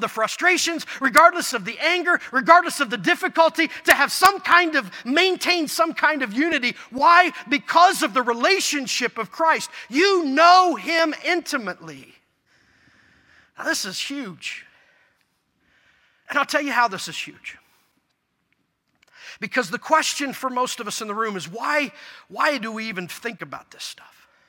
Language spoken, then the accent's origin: English; Indiana, United States; because we're from Indiana, we have this spiritual gift of eavesdropping, right? That's kind of it's a spiritual gift we get here in Indiana.